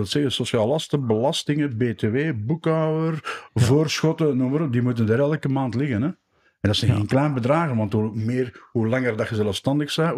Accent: Belgium

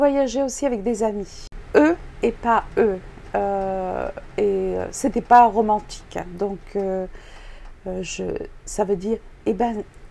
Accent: France; now in United States; Je suis une Française qui vit aux États-Unis.

